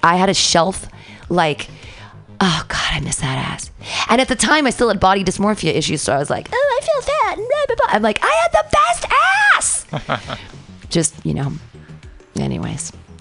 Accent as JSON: {"language": "English", "region": "California", "country": "United States", "tie": "born or raised there", "lives_now": "San Francisco, United States", "said": "I love San Francisco, and I grew up in the East Bay, and I've never lived outside California"}